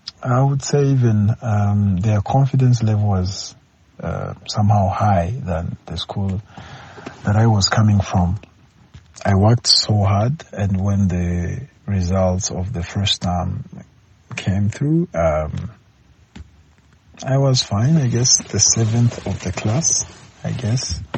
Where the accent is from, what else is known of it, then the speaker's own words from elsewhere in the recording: Kigali, Rwanda; English is a second language; I was born and raised from Rwanda, Kigali. Nyamirambo is my hometown.